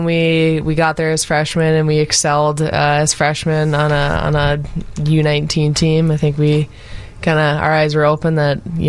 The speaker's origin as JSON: {"language": "English", "town": "Grand Forks", "region": "North Dakota", "country": "United States", "tie": "born or raised there", "said": "Grand Forks, North Dakota."}